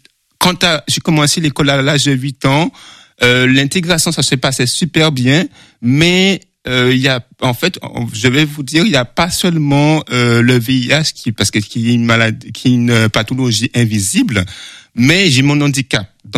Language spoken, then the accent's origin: French; Guadeloupe, France; born there; Je suis né en Guadeloupe.